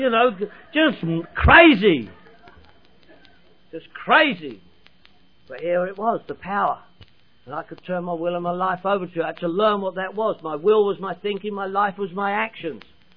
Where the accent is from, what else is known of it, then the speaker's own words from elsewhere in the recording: London, United Kingdom; I'm from London, England.